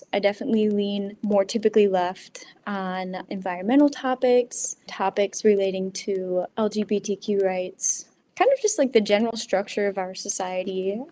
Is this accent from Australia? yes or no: no; Brighton, Michigan, United States; I am from Brighton, Michigan, outside of Ann Arbor. I was raised in a two-parent home, mom and a dad, and I have a younger brother.